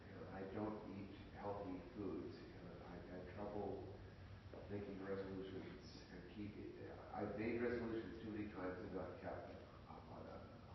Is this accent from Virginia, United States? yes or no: no; San Jose, California, United States; I found a church. I'm from San Jose. We're visiting here today.